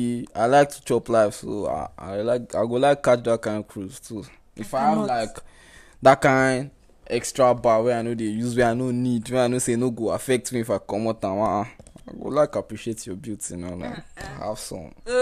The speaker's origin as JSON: {"language": "English", "country": "Nigeria", "said": "As a Nigerian, no. Like, as a Nigerian, you can't even open a bank account."}